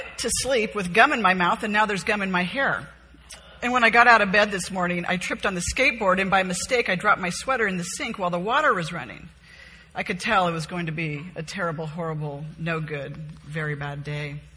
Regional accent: Laguna Beach, California, United States; I grew up in Laguna Beach in Southern California.

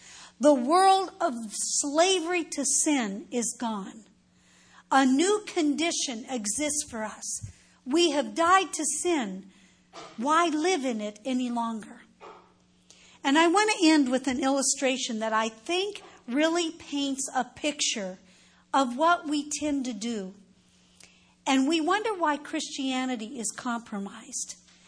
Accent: Colorado, United States; moved away as an adult; now in California, United States; I was born and raised in Colorado. I lived there my whole life until I went away to college.

